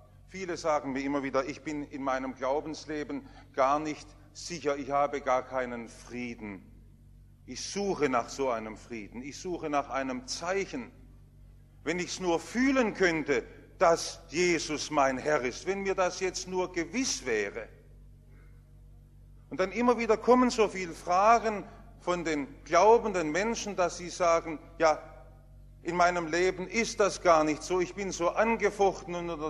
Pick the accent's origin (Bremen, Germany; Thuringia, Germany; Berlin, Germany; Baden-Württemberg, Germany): Baden-Württemberg, Germany; Stuttgart; wir sind ja im Stuttgarter Westen aufgewachsen und hinter unserem Haus war die frühere Farbenfabrik Siegle